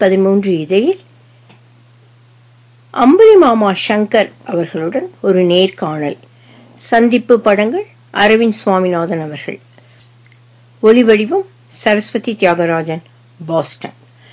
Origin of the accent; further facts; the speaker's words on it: Kalathozhuvur, Tamil Nadu, India; எனக்கு சொந்த ஊர் ஈரோடு, தாராபுரம் அருகே உள்ள காலத்தொழுவூர் கிராமம். ஜூலை 19, 1924 நான் பிறந்தேன். …